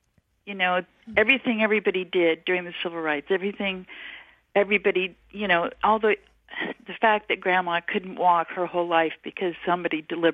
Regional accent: the West, United States; I was raised in the West, and had a biracial marriage, and we ended up having a tribe of our own that is scattered all over the country.

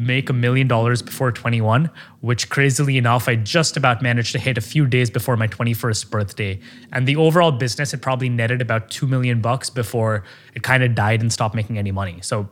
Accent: Oman; now in United States; I grew up in Oman, the Middle East, like people earned a lot less there.

